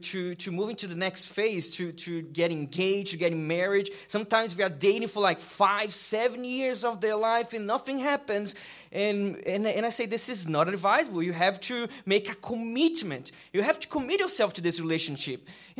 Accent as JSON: {"language": "English", "country": "Brazil", "said": "And yes, I come from Brazil, and I don't know about here in the UK, but in Brazil, we sometimes have a problem, a situation."}